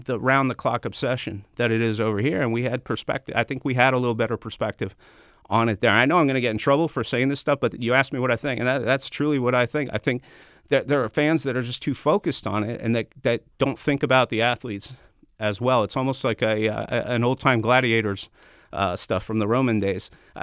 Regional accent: Canada; I grew up in Canada and I played football there up until collegiate level.

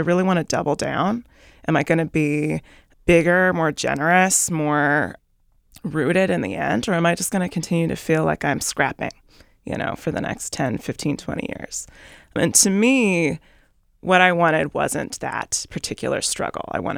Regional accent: Vancouver, Washington, United States; Well, I grew up in Vancouver, Washington. I went to college in Bellingham.

